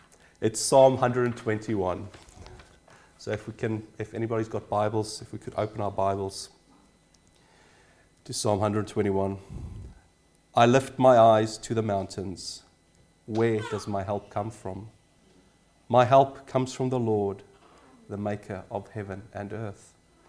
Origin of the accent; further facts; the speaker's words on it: Pietermaritzburg, KwaZulu-Natal, South Africa; as you all know, I'm from South Africa. but I'm very privileged, and the place where I grew up is called Pietermaritzburg.